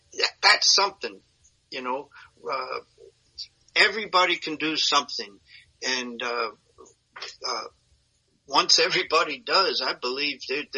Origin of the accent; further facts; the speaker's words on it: United States; You know, I'm an American. This is the country I live in, the country I call home, the country I have citizenship in.